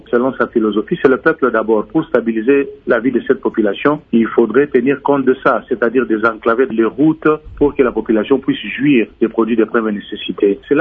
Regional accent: Maniema, DR Congo; chez nous au Maniema, en priorité, nous devons d'abord désenclaver la province

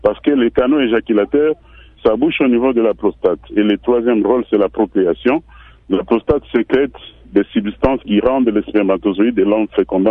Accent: DR Congo

